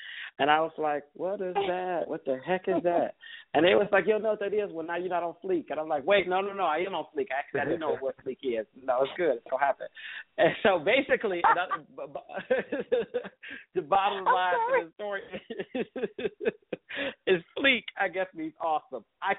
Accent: Michigan, United States; now in San Diego, United States; I went home to Michigan because I'm from Michigan, but I stay in San Diego.

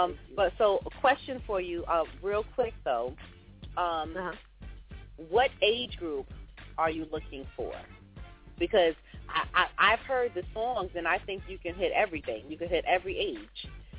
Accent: New York, United States; I'm from New York, Long Island.

